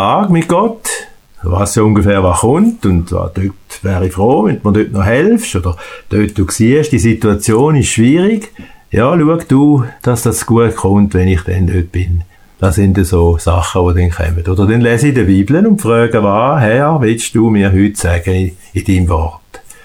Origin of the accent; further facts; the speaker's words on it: Birwinken, Thurgau, Switzerland; accent: Thurgau; Also, ich bin ein typischer Thurgauer, man merkt das schon an meiner Sprache. Ich bin in Bierwinken aufgewachsen, bin Bürger von Bierwinken und wohne jetzt wieder in Bierwinken. Bin eigentlich immer im Thurgau gewesen, außer während meinem Studium. Bin verheiratet